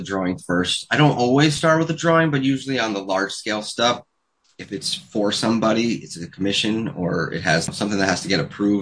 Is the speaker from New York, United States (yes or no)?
yes; Ferndale, New York, United States; So I was born and raised in Ferndale, New York, in the Bethel area.